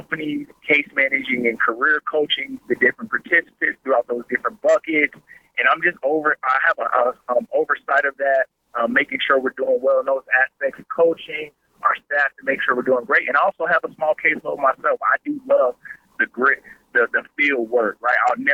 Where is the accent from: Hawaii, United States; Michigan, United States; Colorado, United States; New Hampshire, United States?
Colorado, United States; Colorado Springs; Born and raised in Colorado Springs, Southeast Colorado Springs. I'm a Sierra High School graduate.